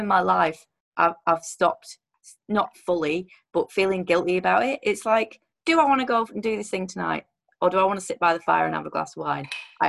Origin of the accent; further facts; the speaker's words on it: England, United Kingdom; That's a biscuit to me. I'm English